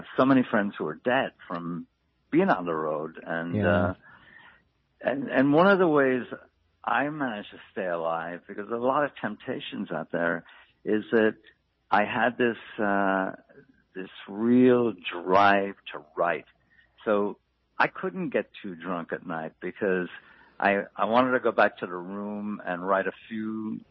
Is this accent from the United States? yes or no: no; Ireland; moved away; I wrote Green Suede Shoes as a memoir of growing up in Ireland and coming here and all the different changes I saw.